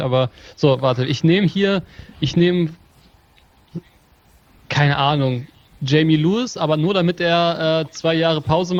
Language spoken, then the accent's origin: German; Hamelin, Lower Saxony, Germany; born there; ich bin in Hameln geboren.